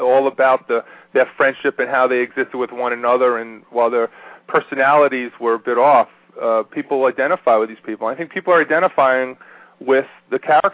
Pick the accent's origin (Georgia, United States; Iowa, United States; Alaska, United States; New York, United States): New York, United States; growing up on Long Island, and as I did